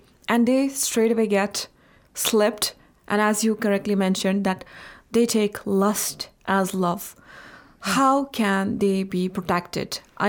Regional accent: India; English is a second language; I come from India and I know that people are so much hungry for this respect

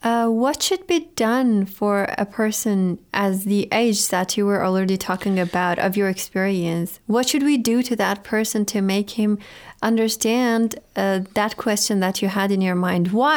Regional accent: Iran; Yes, yes, I was raised

